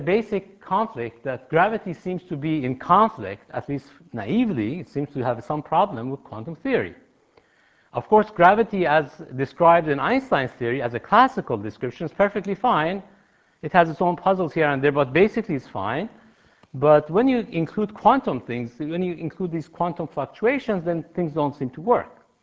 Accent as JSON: {"language": "English", "town": "Boston", "region": "Massachusetts", "country": "United States", "said": "Not to mention that I'm from Boston. It's very cold back there, and being here is a fantastic thing at the same time."}